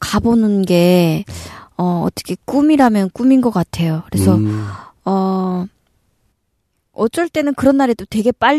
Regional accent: North Korea; now in South Korea; 저도 고향에서 같은 이북이 고향이고

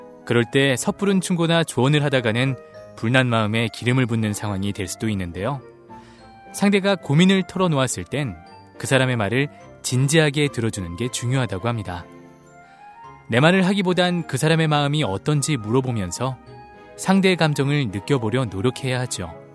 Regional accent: Seoul, South Korea; 저는 따뜻한 서울 남자

